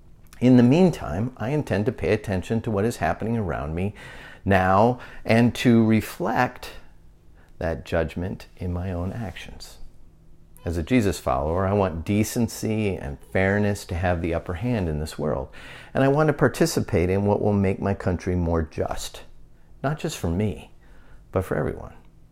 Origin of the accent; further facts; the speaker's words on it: United States; But my proudest moments as an American have been when I have seen this country be compassionate with its power